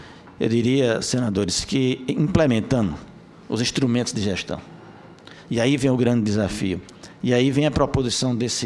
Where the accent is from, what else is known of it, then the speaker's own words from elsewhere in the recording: Northeast Region, Brazil; lá no Nordeste, de onde eu venho, senadora, que é bem diferente